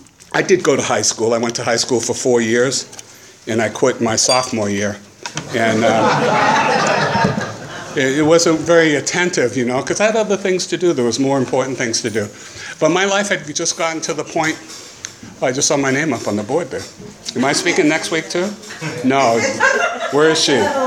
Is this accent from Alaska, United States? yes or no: no; Oxnard, California, United States; now in Thailand; I'm an alcoholic from Oxnard.